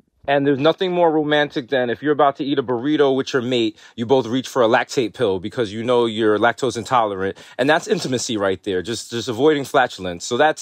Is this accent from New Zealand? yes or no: no; Jamaica; Well, I'm Jamaican.